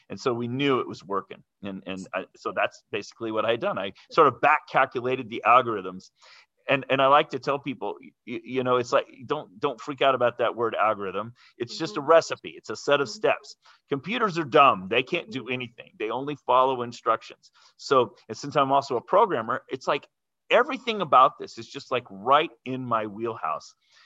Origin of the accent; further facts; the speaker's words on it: California, United States; And I grew up in Northern California.